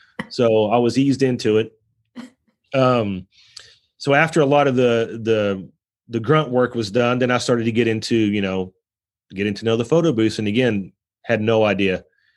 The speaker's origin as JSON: {"language": "English", "region": "Texas", "country": "United States", "lives_now": "Dallas, United States", "said": "I'm from North Texas and moved to Dallas in 2001."}